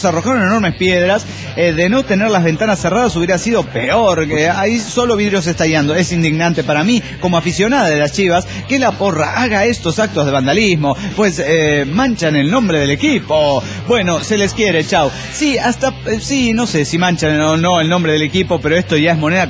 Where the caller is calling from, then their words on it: Tultitlán, State of Mexico, Mexico; monitorista de Tultitlán, México.